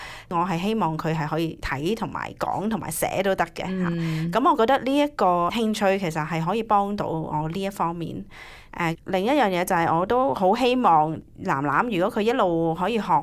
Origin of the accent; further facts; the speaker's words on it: China; 粵劇始終是我們中國人的文化啦